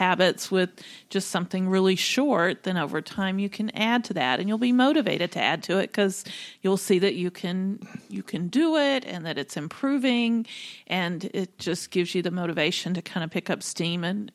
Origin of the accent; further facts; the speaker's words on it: Natchez, Mississippi, United States; It struck me that it said Natchez, Mississippi.